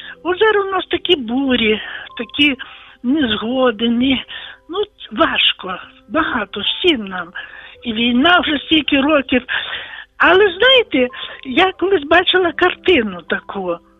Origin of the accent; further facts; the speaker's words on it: Volyn Oblast, Ukraine; я з Волині